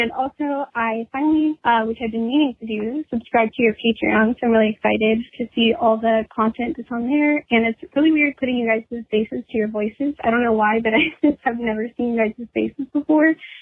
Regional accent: California, United States; I'm from California, the Bay Area, to be specific, not LA.

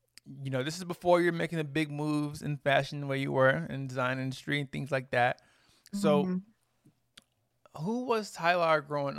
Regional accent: Texas, United States; I'm from Texas, so like the Alabama

